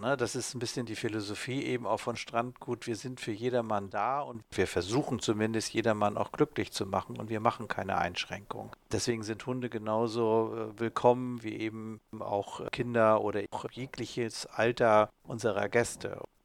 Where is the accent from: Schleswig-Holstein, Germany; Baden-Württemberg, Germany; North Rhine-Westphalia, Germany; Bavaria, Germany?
Schleswig-Holstein, Germany; Flensburg; Ich komme aus Flensburg, also von Schleswig-Holstein, von der Ostsee